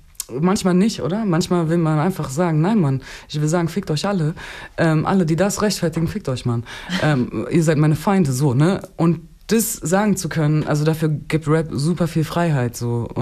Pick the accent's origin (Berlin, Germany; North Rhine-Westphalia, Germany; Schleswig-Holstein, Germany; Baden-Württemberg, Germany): Berlin, Germany; also ich komme aus Berlin